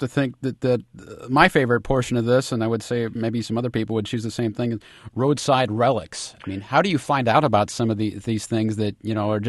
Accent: Wilmington, Illinois, United States; the Gemini Giant outside the launching pad in Wilmington, Illinois. I mean, that's very close to where I'm from.

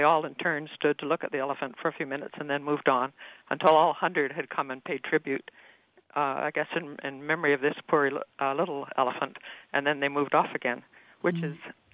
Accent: Canada; accent: Canadian; I'm speaking Canadian. That's a problem.

